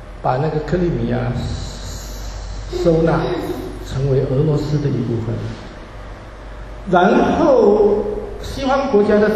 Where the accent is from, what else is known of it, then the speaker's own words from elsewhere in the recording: Canada; 我作为一个加拿大人，我作为加拿大的华人，我作为基督徒，